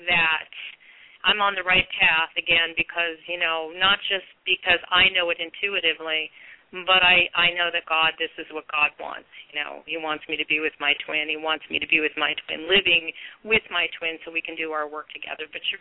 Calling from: California, United States; I'm calling from California

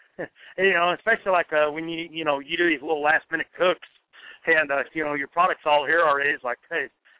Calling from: Texas, United States; I live in Texas, West Texas. I mean, we're 60 miles from New Mexico. So, you know, we're on the far end of West Texas.

